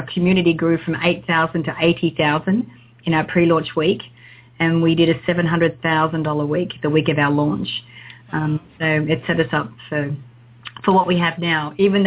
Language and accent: English; Sydney, New South Wales, Australia; Actually, I'm from Sydney, Australia